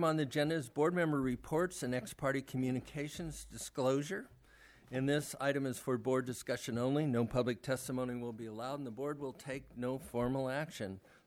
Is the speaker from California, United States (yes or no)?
yes; McKinleyville, California, United States; from McKinleyville.